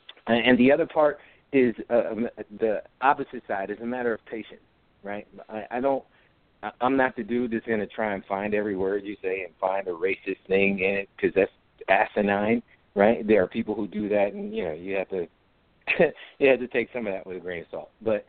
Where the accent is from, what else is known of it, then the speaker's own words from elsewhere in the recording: Detroit, Michigan, United States; When I grew up in Detroit, that's what it was.